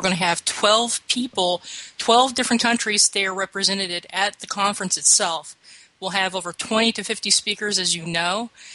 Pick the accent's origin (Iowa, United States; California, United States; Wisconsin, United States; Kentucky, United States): Kentucky, United States; Louisville; Louisville, Kentucky is my hometown. I was born there. You know, that's where I have my roots, is there in Kentucky.